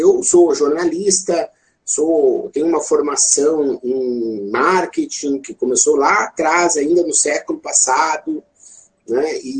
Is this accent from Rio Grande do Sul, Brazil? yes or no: yes; Rio Grande do Sul, Brazil; accent: gaúcho; moved away as an adult; now in São Paulo, Brazil; vocês vão ver pelo meu sotaque que eu sou gaúcho. Né? Depois, no ano 2000, vim para São Paulo. E depois fui para Brasília, voltei para São Paulo